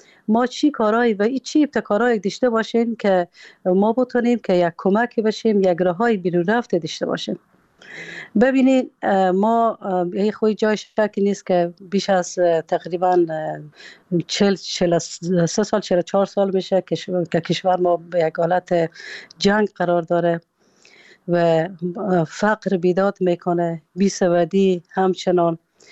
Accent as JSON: {"language": "Persian", "country": "Afghanistan", "said": "افغانهایی که بیرون از افغانستان هستیم، داخل افغانستان هستیم"}